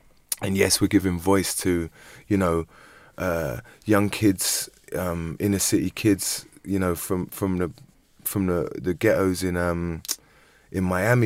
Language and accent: English; London, United Kingdom; London, mate.